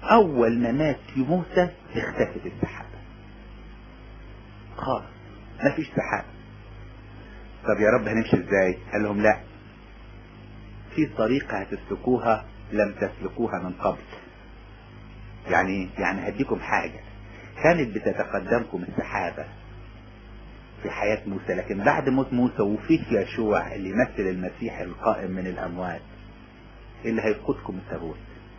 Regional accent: Upper Egypt, Egypt; يعني في مثل عندنا في الصعيد يقولك انت تريد وانا اريد والله يفعل ما يريد

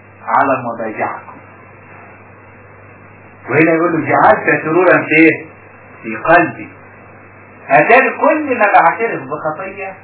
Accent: Upper Egypt, Egypt

